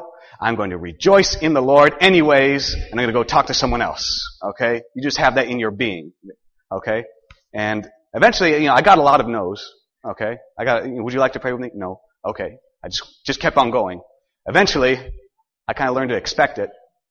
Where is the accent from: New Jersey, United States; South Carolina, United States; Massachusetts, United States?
Massachusetts, United States; Worcester; I'm from Worcester, Massachusetts.